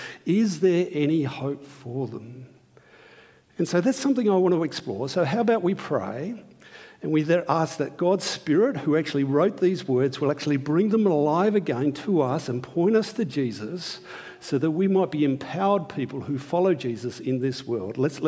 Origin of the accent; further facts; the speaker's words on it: Sydney, New South Wales, Australia; You see, I'm from Sydney, so good morning.